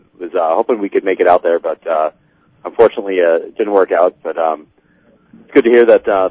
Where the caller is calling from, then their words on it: Massachusetts, United States; I'm calling from Massachusetts.